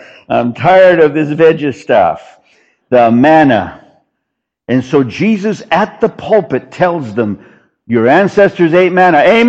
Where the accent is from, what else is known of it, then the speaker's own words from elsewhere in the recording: United States; Growing up in, born and raised in the United States, I was always told by well-meaning people, go home. I was born here. I'm home.